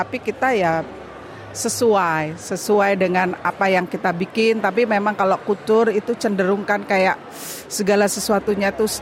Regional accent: Melbourne, Victoria, Australia; saya dari Melbourne.

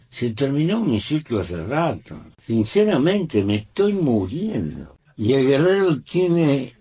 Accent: Uruguay; Yo estoy viviendo como vive la mayoría de la gente en mi país, la mayoría.

